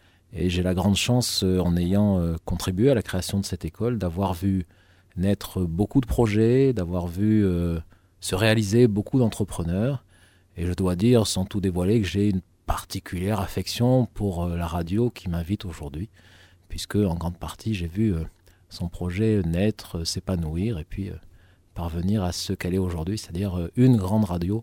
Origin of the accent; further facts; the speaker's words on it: Cassis, Provence-Alpes-Côte d'Azur, France; Je suis marseillais, je dis ça par simplicité, mais je suis en fait cassidin. Cassis est une petite ville près de Marseille, donc dans tous les cas, méditerranéen